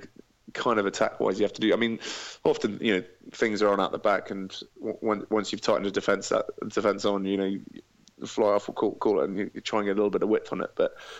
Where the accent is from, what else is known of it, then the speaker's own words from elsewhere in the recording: Zimbabwe; moved away; Well, I was born and bred Zimbabwe. I was Zimbabwe national, but then gave up passport to have a European passport. My dad's German, so I had a German passport.